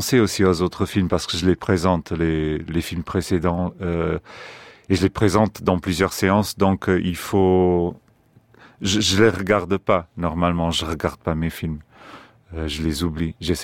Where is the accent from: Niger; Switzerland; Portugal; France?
Portugal; Je viens du Portugal